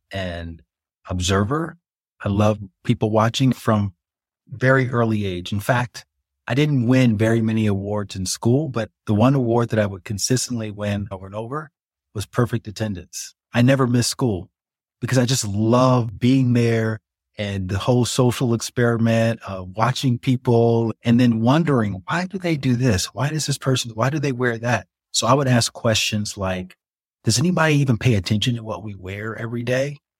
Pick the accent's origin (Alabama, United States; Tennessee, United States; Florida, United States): Alabama, United States; I grew up in Alabama where we would go to church every Sunday